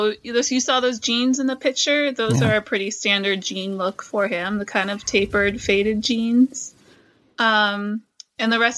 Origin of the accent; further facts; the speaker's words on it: Massachusetts, United States; We're both from Massachusetts originally.